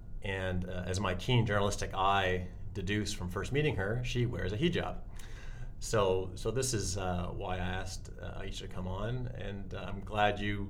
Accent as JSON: {"language": "English", "town": "London", "region": "Ontario", "country": "Canada", "tie": "born or raised there", "said": "your mom went to Fanshawe College in London, which is located not all that far from where I grew up in London as well."}